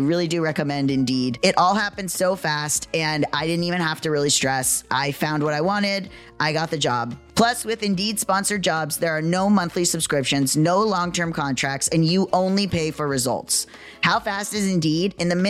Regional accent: Canada; I'm from Canada, so the legal system is set up differently here.

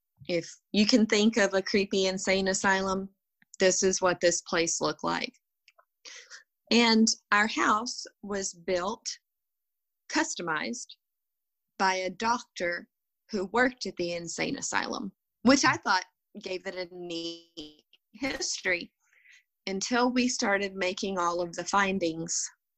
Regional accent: Texas, United States; We don't speak French. We're from West Texas.

